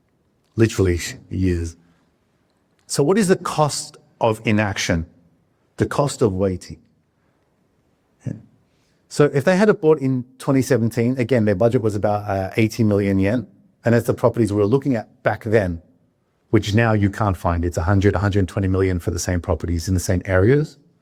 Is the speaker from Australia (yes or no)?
yes; Australia; moved away as an adult; now in Japan; I am an Australian. I'll do my quick little intro here. So I've been in Japan for 22 years myself.